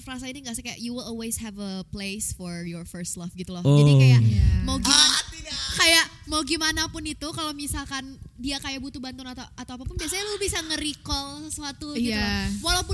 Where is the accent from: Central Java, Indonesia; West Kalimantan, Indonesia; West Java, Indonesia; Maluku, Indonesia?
Maluku, Indonesia; Ambon; Enggak, gue Ambon.